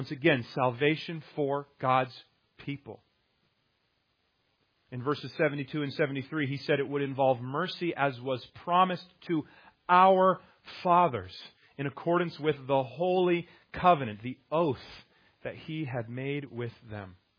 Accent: New Hampshire, United States; In our home that I grew up in New Hampshire, we had a farm that wasn't too far away

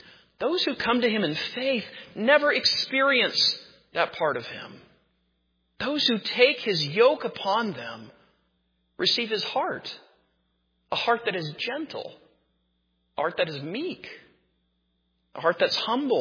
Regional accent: California, United States; To my mind, that's local because I'm from California.

